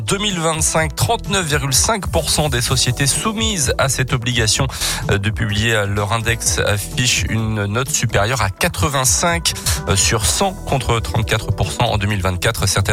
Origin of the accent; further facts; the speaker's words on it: Auvergne-Rhône-Alpes, France; 84% des nappes phréatiques en France sont en hausse, notamment chez nous en Auvergne